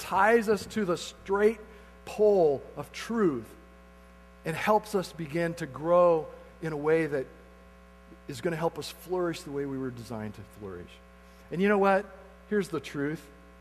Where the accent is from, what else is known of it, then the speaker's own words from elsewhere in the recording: Kansas, United States; And since I'm from Kansas, I grew up kind of as their fan.